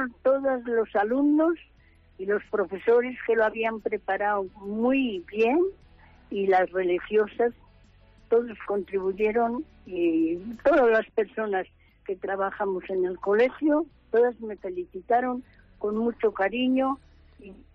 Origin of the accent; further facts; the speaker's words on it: Capillas, Castile and León, Spain; Soy de Capillas.